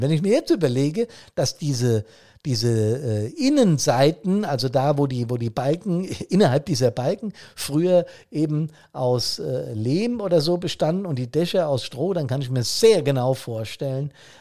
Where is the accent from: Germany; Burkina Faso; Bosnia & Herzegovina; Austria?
Germany; Bad Soden am Taunus, Hesse; meine Anfänge in der Freiwilligen Feuerwehr meiner Heimatstadt Bad Soden am Taunus habe ich noch genau im Rückblick im Kopf.